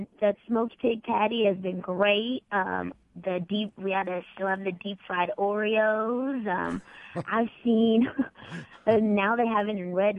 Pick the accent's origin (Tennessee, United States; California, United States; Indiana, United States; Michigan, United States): Indiana, United States; Indianapolis; I'm born and raised in Indianapolis. I'm kind of I'm definitely a city girl